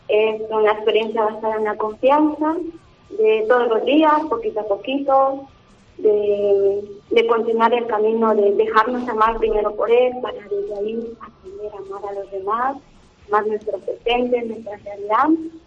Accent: Guatemala; now in Almería, Spain; originaria de Guatemala.

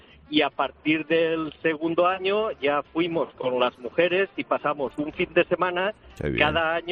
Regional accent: Valencia, Valencian Community, Spain; el otro de Coruña, soy de Valencia

